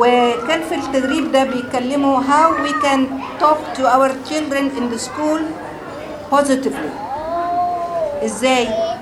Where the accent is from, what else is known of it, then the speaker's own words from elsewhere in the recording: Egypt; انا جاية من مصر.